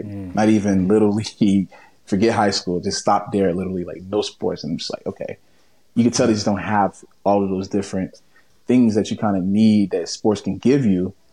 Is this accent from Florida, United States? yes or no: yes; Miami, Florida, United States; So I'm from Miami, obviously, right? And we believe in South Florida, we have the best football and the best athletes when it comes to football, right?